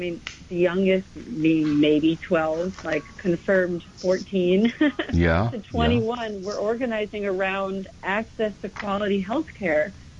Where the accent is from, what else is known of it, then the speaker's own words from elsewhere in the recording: New York, United States; So I grew up in Westchester, so just outside of the city